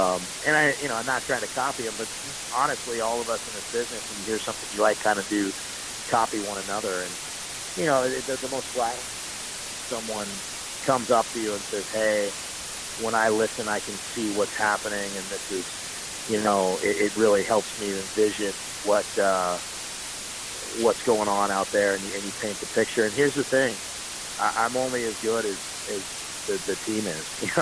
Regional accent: California, United States; now in Memphis, United States; I grew up in California, spent my whole life there before moving here, but I've lived in Memphis for more years than I've lived in any other place. I split time around cities in California.

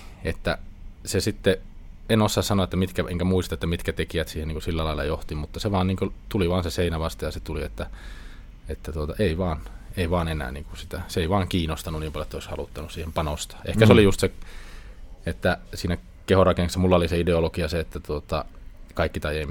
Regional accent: Kittilä, Lapland, Finland; now in Rovaniemi, Finland; silloin kun muutin Rovaniemelle Kittilästä

